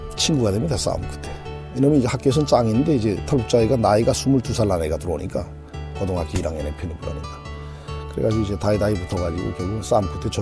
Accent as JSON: {"language": "Korean", "region": "Pyongyang", "country": "North Korea", "tie": "born or raised there", "lives_now": "South Korea", "said": "어차피 저의 정체성이라는 것은 북한이고 또 고향은 평양이니까"}